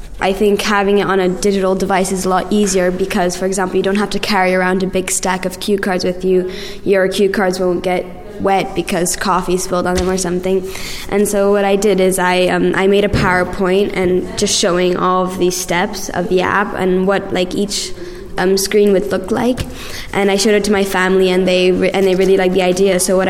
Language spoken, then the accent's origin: English; Belgium; born there; English is a second language; I'm 12 years old. I was born in Belgium and I go to the European school now.